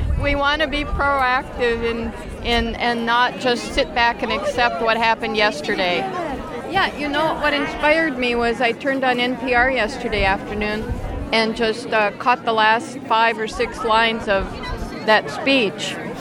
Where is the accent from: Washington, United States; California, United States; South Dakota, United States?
Washington, United States; Port Townsend; I'm from Port Townsend.